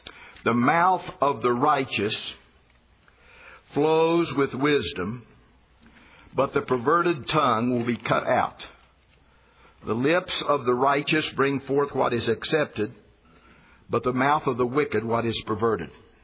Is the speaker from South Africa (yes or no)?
no; West Virginia, United States; I never know quite sure how to pronounce it, but I'm from West Virginia, after all.